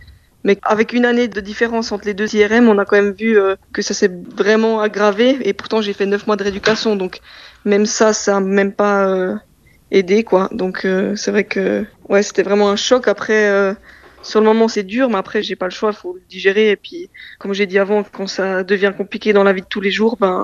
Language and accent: French; Neuchâtel, Switzerland; now in Basel, Switzerland; Enfin, je viens de Neuchâtel, mais je vis à Bâle à cause du foot.